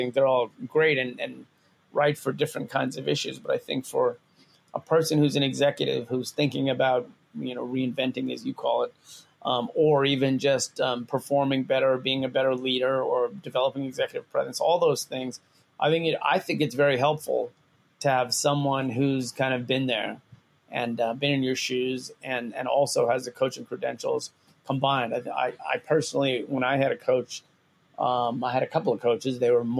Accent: India; The classic is always Gandhi, obviously, especially I'm Indian, and I was born a day before his birthday.

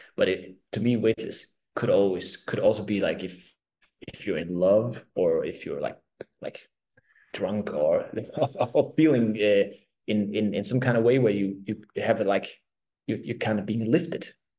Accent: Denmark; first language Danish; English is a second language; Obviously, Danish is my mother tongue. But just now trying to translate it to English, I'm stumbling upon the words

